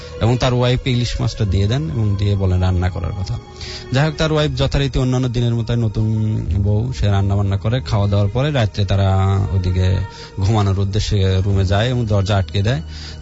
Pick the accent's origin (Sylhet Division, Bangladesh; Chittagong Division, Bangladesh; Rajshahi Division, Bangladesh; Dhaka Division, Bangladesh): Rajshahi Division, Bangladesh; Nunnagar; সেটা আমার গ্রামের বাড়ি পাবনা জেলার ভাঙ্গুরা থানার অষ্টমশ ইউনিয়নের নুননগর গ্রামের যে ঘটনাটা